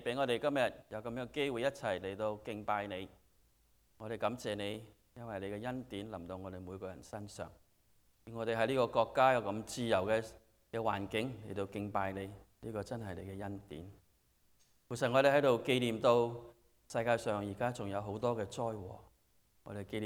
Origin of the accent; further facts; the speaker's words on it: Guangdong, China; 特別係我哋廣東人嚇，因為我自己廣東人，我可以講，我哋廣東人講嘢好大聲噶